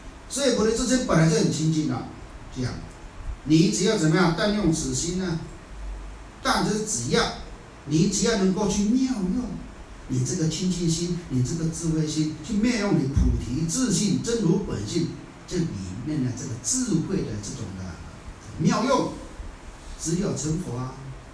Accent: Kenting, Pingtung County, Taiwan; 来自台湾呢，啊，台湾什么地方？哦，台湾最南部垦丁公园仁村呢

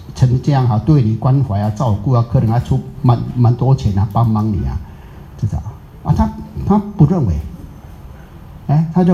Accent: Fujian, China; 如果说我们福建人讲的话，那叫一种属于一种方言，属于我们的闽南的，

